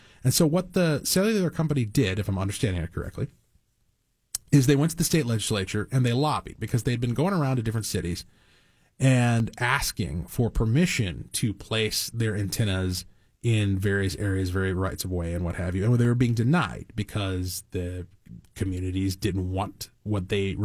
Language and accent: English; Cottage Grove, Minnesota, United States; We're in Albertville. That's the city where I hail from. And I grew up in Cottage Grove, which is kind of a similar community on the opposite end of the metro area.